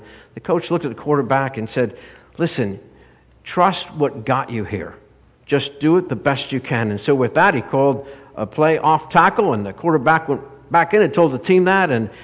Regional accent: Pennsylvania, United States; I grew up in Pennsylvania, and in small town football is a big thing there

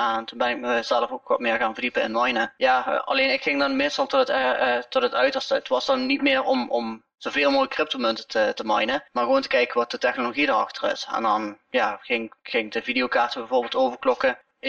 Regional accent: Netherlands; Ik kom officieel uit Nederland.

